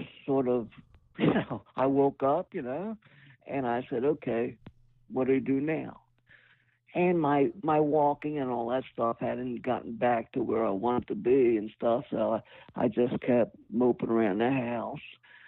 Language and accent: English; Philadelphia, Pennsylvania, United States; Huntington Beach, I mean, I was raised on the East Coast.